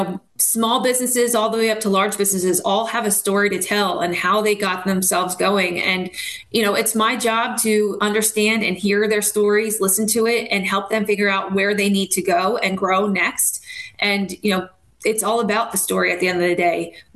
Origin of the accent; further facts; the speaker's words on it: Lansdale, Pennsylvania, United States; I grew up in Lansdale, and I am the oldest of two with a younger brother.